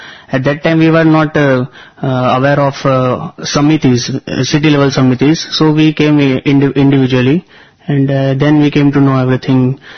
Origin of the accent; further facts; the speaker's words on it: Surat, Gujarat, India; I am from Surat, Gujarat. I am a mechanical engineer.